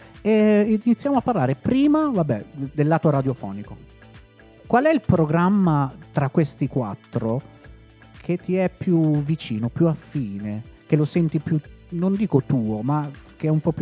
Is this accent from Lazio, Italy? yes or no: no; Calabria, Italy; perché entrambi siamo calabresi